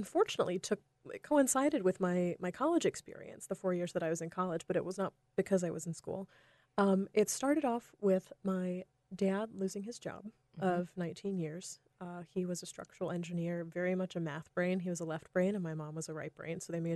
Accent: North Carolina, United States; I grew up in North Carolina. It was very suburban.

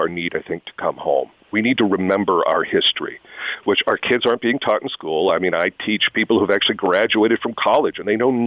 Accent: United States; Well, I think specifically as an American, as someone who teaches constitutional law

